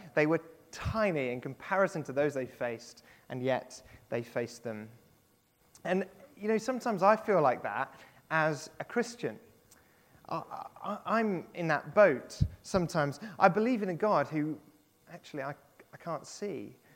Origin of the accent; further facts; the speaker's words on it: Colchester, East of England, United Kingdom; also born or lived in Hemel Hempstead; So, as many of you know, I was brought up in Colchester. Well, I mean, technically, I lived the first 12 years of my life in Hemel Hempstead, if you've ever heard of that place.